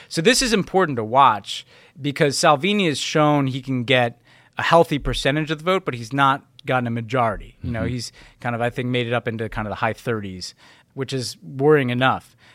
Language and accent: English; United States; to be clear, as an American, not as a Palestinian, as an American of Palestinian descent